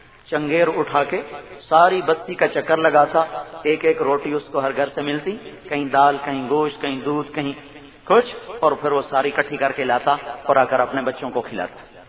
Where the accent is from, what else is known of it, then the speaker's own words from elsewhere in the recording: Punjab, Pakistan; ہمارا گاؤں ہے ضلع ملتان میں, میاں چنوں سے 15 کلومیٹر شمال کی طرف.